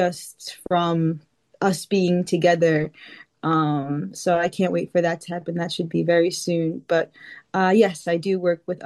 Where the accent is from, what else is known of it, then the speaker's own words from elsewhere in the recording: New York, United States; Well, I'm from New York. I'm from Long Island, Suffolk. So I feel like I have both the softness and the grit in me.